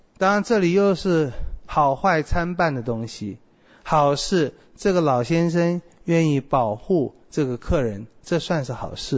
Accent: Taipei, Taiwan; 好像小的时候在台北的时候，女孩子三更半夜在街上

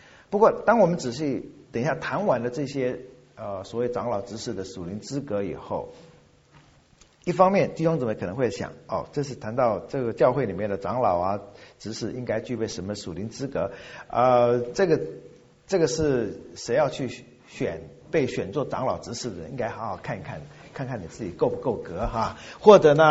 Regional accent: Fujian, China; 才发现我是福建人，我们福建人有一种规矩

